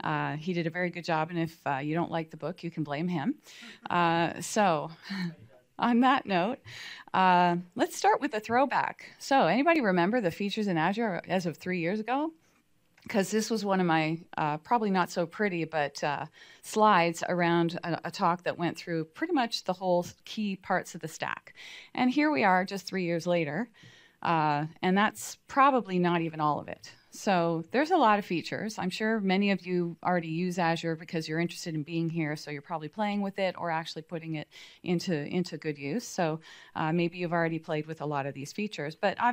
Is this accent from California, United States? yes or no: yes; San Diego, California, United States; I'm here from San Diego, but actually on my way through Monterey and then here.